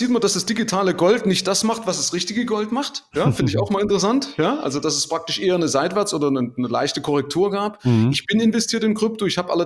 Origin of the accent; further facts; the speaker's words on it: Germany; als Deutscher